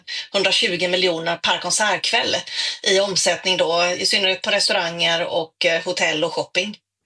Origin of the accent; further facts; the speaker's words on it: Gothenburg, Västra Götaland County, Sweden; Och jag tror också stoltheten som göteborgare att det här hände faktiskt i våran stad.